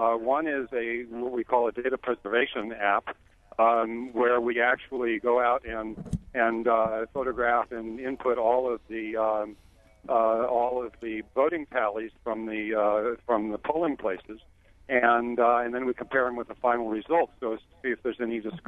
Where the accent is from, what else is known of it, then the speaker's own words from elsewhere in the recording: San Diego, California, United States; I'm a foreigner. I'm from the West Coast. I'm San Diego.